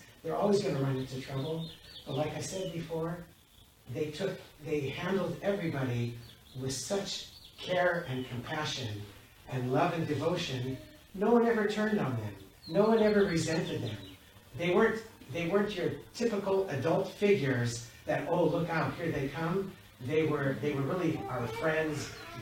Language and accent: English; Seattle, Washington, United States; as a youngster growing up in the Seattle Sephardic community